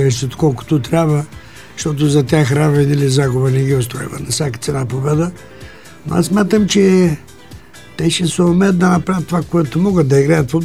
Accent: Sliven, Sliven Province, Bulgaria; Като малък, аз съм от Сливен, тренирах малко гимнастика

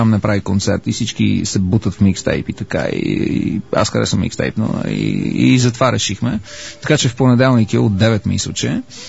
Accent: London, United Kingdom; аз като дете, като растях в Лондон

